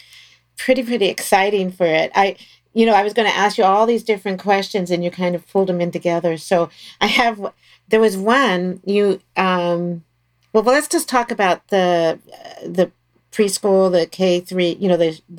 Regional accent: Maryland, United States; I do have to say, I grew up in Maryland and I played duck pin bowling. So it was for me like going home.

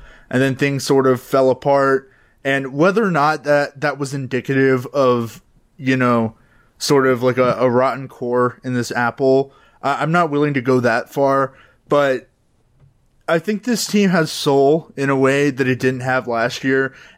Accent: Dallas, Texas, United States; And I mean, I'm from Dallas, right?

